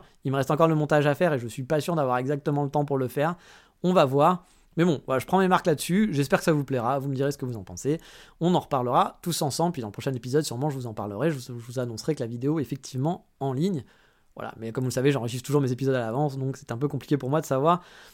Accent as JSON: {"language": "French", "country": "France", "lives_now": "Japan", "said": "chez nous en France"}